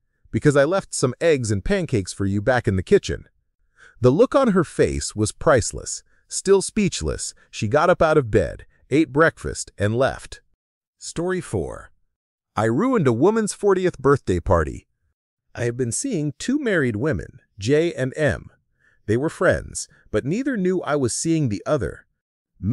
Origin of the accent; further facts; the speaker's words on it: United States; In reality, I'm American.